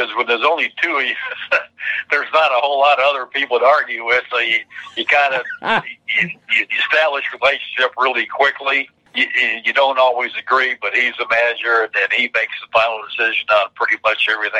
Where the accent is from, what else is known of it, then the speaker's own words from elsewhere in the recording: Miami, Florida, United States; and I grew up in Miami, so I was fortunate enough to meet Chick